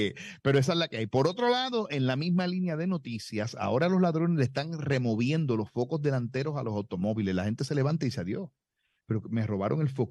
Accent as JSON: {"language": "Spanish", "country": "Puerto Rico", "said": "somos puertorriqueños"}